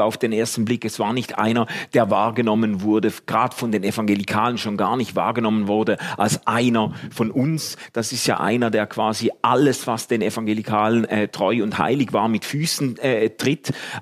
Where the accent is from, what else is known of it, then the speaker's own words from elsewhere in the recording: Switzerland; hätte man sich jetzt als Schweizer an vielen Stellen die Augen gerieben